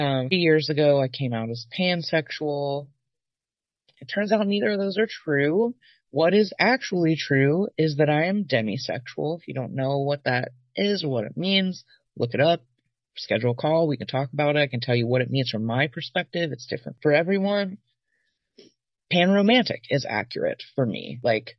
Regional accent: Kentucky, United States; now in Seattle, United States; Or if I disclosed that I was from Kentucky, I would say something like, "I don't always tell people this," or like, "I don't want to say it out loud."

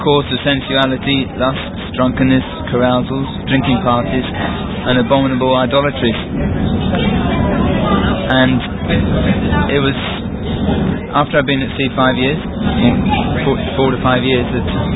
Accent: Bognor Regis, South East England, United Kingdom; I come from England, a little seaside resort place called Bognor Regis. And I've been at sea 9 years altogether

